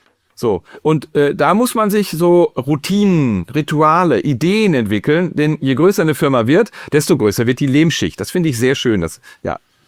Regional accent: North Rhine-Westphalia, Germany; Ich komme ja aus NRW, im Sauerland, da stehen die Leute tierisch auf Schützefeste.

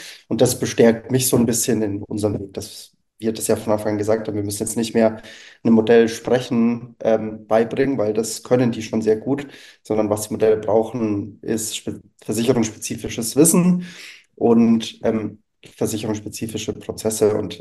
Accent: Würzburg, Bavaria, Germany; now in Berlin, Germany; dass ich aus Franken komme, hört man vielleicht ab und zu mal an dem wunderschönen, leicht rollenden R. Also, ich komme mal aus Würzburg, lebe jetzt aber seit 8 Jahren in Berlin

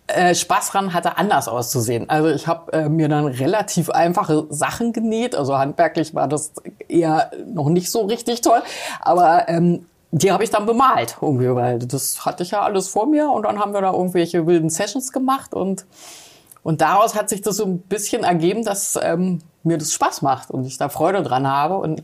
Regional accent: Berlin, Germany; Ich bin ja eine Berliner Pflanze.

